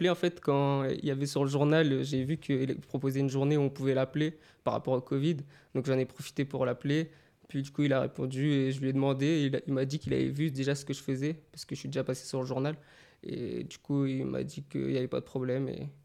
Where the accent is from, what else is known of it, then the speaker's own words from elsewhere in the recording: Alençon, Normandy, France; born there; moi, je suis né à Alençon et bah, j'aime bien représenter d'où je viens.